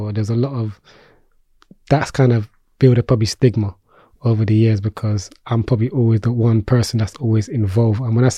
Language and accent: English; Peckham, London, United Kingdom; Some people say, yeah … because I'm from Peckham.